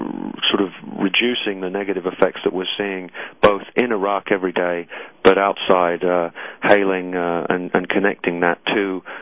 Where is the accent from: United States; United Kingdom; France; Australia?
United Kingdom; I don't say this just because I'm British